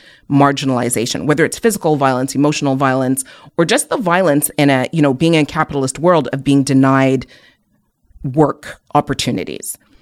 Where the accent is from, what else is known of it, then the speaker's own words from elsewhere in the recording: Nigeria; I'm Igbo from Nigeria